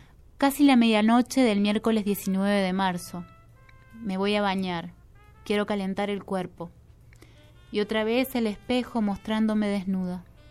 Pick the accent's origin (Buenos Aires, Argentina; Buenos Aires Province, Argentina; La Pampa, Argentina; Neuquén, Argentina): La Pampa, Argentina; General San Martín; En mi pueblo, General San Martín, ubicado bien al sur de La Pampa